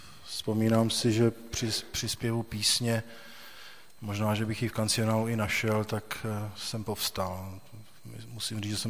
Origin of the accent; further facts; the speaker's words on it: Husinec, South Bohemian Region, Czechia; also born or lived in Mikulov; protože jsme z Mikulova se odstěhovali, když mi byl asi rok, do Husince, vlastně pod Šumavý nebo na kraj Šumavy, do krásné přírody.